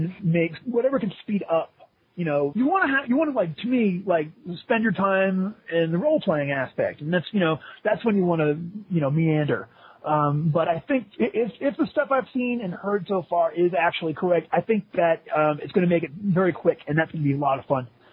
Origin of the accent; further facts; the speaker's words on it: New York, United States; I grew up in New York, so we're across town from each other and stuff.